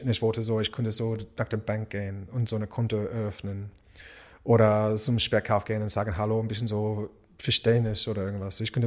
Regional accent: Australia; German is a second language; moved away as an adult; now in Germany; ich komme aus Australien, ich bin 32 Jahre alt, ich habe hier in Deutschland gewohnt seit 2013

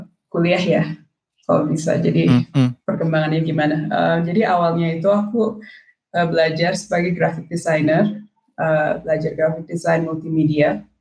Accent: South Tangerang, Banten, Indonesia; moved away as an adult; Tangerang Selatan, dari BSD.

